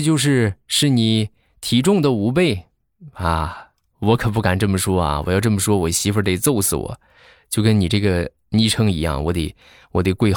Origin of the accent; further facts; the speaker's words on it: Jinan, Shandong, China; 我和你是老乡，我也是山东的，但是我是济南的